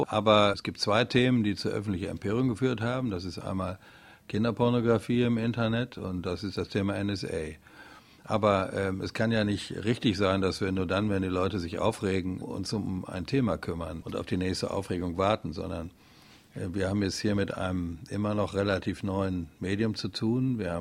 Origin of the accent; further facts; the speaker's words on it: West Germany, Germany; moved away as an adult; now in Schwerin, Germany; Ich bin ja nun ein Kind der Westdeutschen Bundesrepublik Deutschland und dann nach Schwerin, nach Mecklenburg-Vorpommern gegangen und war beteiligt am Einigungsvertrag.